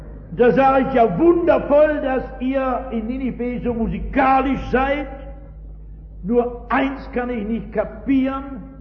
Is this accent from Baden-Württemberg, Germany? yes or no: no; Essen, North Rhine-Westphalia, Germany; Washington, New York, Hongkong oder das Ruhrgebiet, wo ich herkomme.